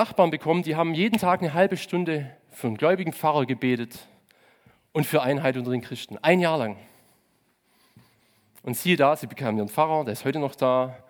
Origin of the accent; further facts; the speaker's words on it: Hochdorf, Germany; also ich komme aus Hochdorf, ich habe 20 Jahre da gewohnt, ein zerrissenes Kaff gewesen, uneins, fromme Clubs, alles geteilt.